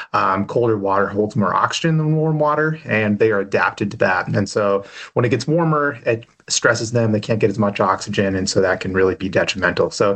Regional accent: Pacific Northwest, United States; now in Livingston, United States; So I grew up in the Pacific Northwest and got my undergrad and master's degree over there in various areas of focus

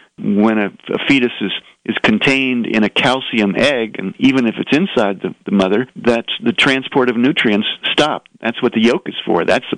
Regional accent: Cincinnati, Ohio, United States; not syncytin like my hometown Cincinnati

